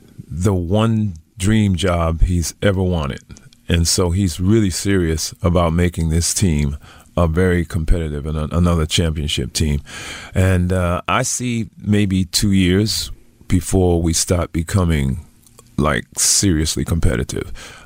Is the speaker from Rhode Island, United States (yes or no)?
yes; Providence, Rhode Island, United States; See, I grew up in Providence, Rhode Island, so the team back there, of course, was the Boston Red Sox and the New England Patriots.